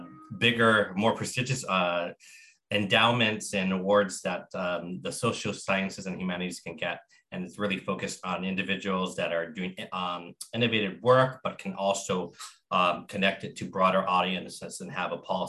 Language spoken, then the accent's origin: English; Los Angeles, California, United States; growing up in the Northeast San Fernando Valley in Los Angeles, largely low-income, working-class, immigrant, and African-American communities